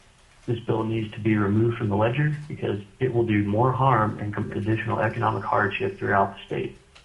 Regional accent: Anchorage, Alaska, United States; I'm from Anchorage, representing myself.

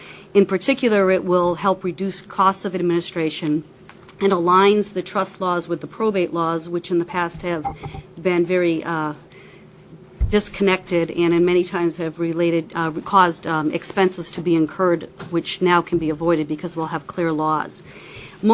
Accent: Juneau, Alaska, United States; I'm from Juneau.

